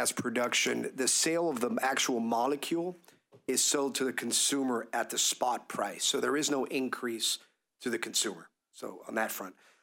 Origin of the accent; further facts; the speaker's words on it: Miami, Florida, United States; Now, when they buy the truck, like Miami-Dade, we're from Miami, Miami-Dade County's transit buses